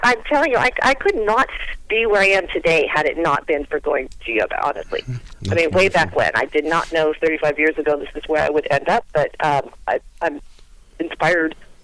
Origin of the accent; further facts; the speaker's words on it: Los Angeles, California, United States; So I'm having a big event in Santa Monica, because I'm from Los Angeles, at the Santa Monica Pier to launch Kids Yoga Day the day before.